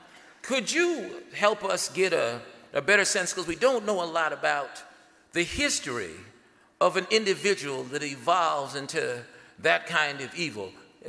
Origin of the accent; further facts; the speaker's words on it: Philadelphia, Pennsylvania, United States; I'm originally from Philadelphia and came up on the rough side of the mountain